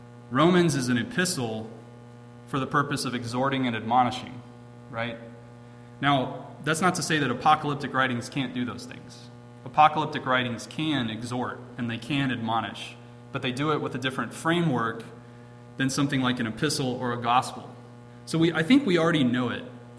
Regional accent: Virginia, United States; There was like one gas station in my hometown in Virginia where the pump stopped working, but that was the extent of the damage.

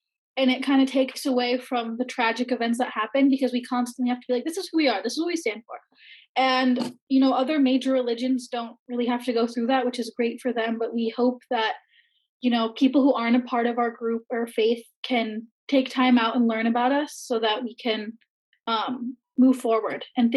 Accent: Ohio, United States; I'm from Ohio, like Ohio State has a Sikh Student Association.

